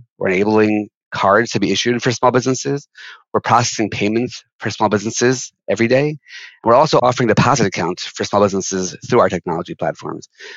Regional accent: Long Island, New York, United States; So I'm actually a New Yorker, born and bred, and really never left. I grew up on Long Island.

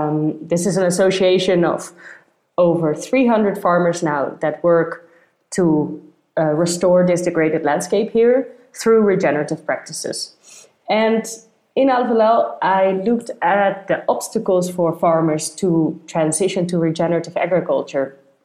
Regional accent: Netherlands; I'm from the Netherlands

